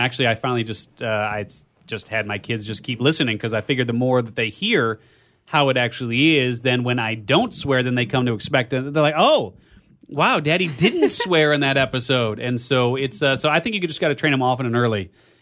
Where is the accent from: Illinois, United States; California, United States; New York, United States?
Illinois, United States; Chicago; Right, so being in, growing up in Chicago, for some reason that was on all those tests